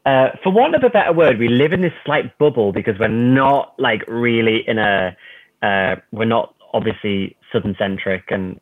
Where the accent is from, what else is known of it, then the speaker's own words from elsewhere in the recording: Middlesbrough, North East England, United Kingdom; I am from the northeast of England. So I grew up in Middlesbrough, but I'm also from Sicily as well. So I am a self-defined Anglo-Sicilian smoggy.